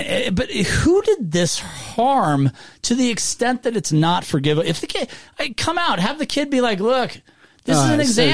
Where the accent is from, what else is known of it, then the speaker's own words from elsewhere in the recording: Oakland, California, United States; I grew up in Oakland in the 80s.